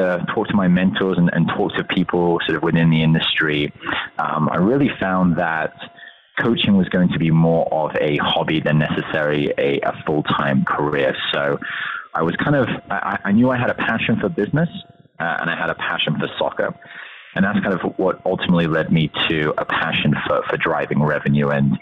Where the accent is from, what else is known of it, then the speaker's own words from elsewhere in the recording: South East England, United Kingdom; now in United States; so I am born and raised in Kent, England, so about 40 minutes south of London.